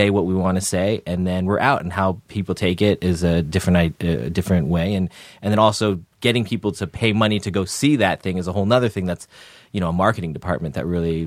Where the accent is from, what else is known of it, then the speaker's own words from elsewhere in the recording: Palo Alto, California, United States; I grew up in the Bay Area in Palo Alto.